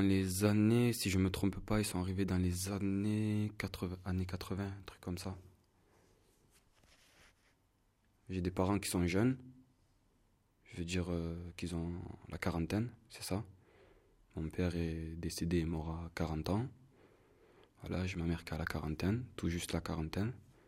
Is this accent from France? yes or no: yes; France; born there; Pour lui, je suis pas français, même si je suis né en France.